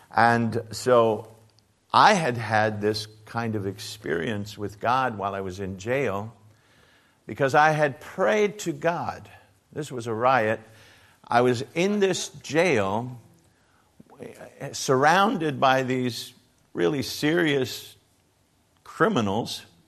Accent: United States; And growing up in America, I'm American, by the way.

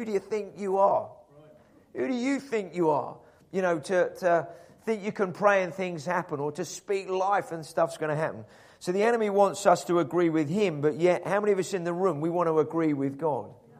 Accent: Scotland, United Kingdom; I don't particularly think of myself as just Scottish, independent, separate from England.

